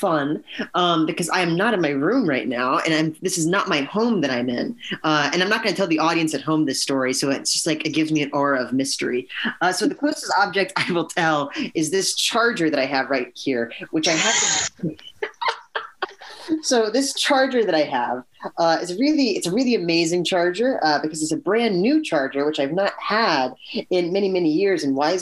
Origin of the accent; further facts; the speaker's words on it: the South, United States; And I'm from the South, so I don't really know how to pronounce this word.